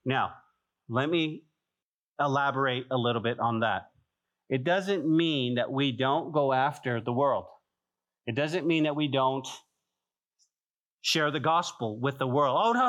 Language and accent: English; Santa Fe, New Mexico, United States; growing up in Santa Fe and in the mountains, we would go fishing and we'd find these great little creeks